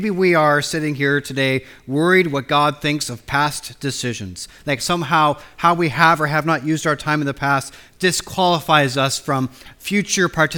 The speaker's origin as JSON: {"language": "English", "town": "Spokane", "region": "Washington", "country": "United States", "tie": "born or raised there", "said": "Outside of my hometown in Spokane, Washington, there's a Roman Catholic monastery"}